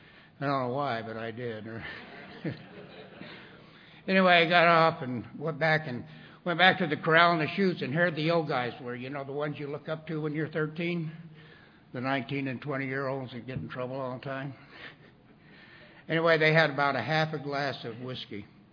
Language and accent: English; Casper, Wyoming, United States; born there; now in Fayetteville, United States; I'm from Fayetteville, North Carolina, not originally. I was born in Casper, Wyoming, actually.